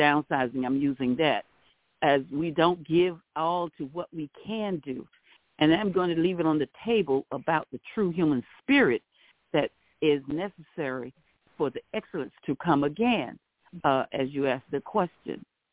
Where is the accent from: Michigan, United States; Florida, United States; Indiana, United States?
Florida, United States; St. Petersburg; I'm from St. Pete. I'm in Florida. And I'm in Pompano Beach, Florida now, visiting my mother